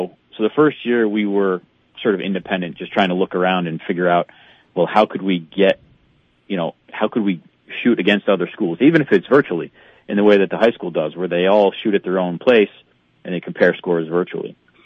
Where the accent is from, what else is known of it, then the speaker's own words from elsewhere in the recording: Connecticut, United States; I came from Connecticut where, you know, where they don't necessarily have the same outlook on hunting and fishing and stuff like that.